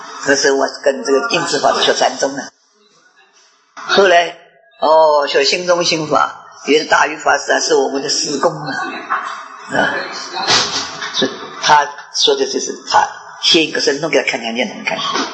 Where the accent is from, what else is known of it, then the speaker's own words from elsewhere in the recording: China; 我们中国人啊，就是这么迷信